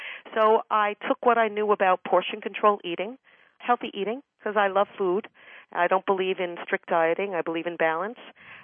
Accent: New York City, New York, United States; I grew up in New York City, born in 1959

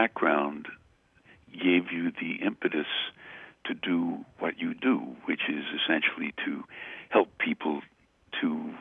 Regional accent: New York, United States; I brought her down to my hometown of New York. You know, I come from the southern part of Brooklyn, where the palm trees grow, you know, and it's just delightful there.

